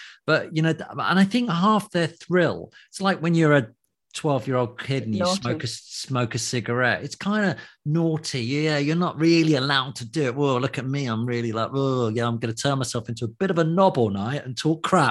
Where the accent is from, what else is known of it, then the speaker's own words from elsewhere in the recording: United Kingdom; If we were really free of being British, basically, because British people are quite prudish, aren't we?